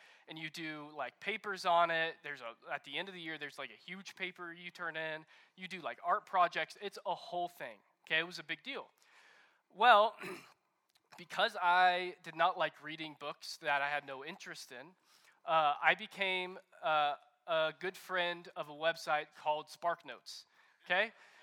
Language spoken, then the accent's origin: English; Texas, United States; I am not from Cody. I'm actually from a suburb of Dallas.